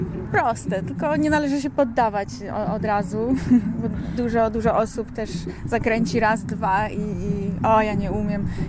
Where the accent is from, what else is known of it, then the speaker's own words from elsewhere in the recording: Szczecin, West Pomeranian Voivodeship, Poland; urodzona i wychowana w Szczecinie. Od 6 lat podróżuje po świecie.